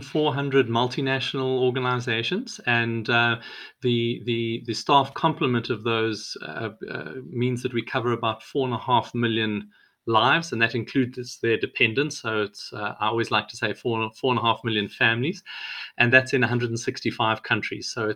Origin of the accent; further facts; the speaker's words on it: South Africa; growing up in South Africa, where there was a huge amount of social injustice, that played a very formative role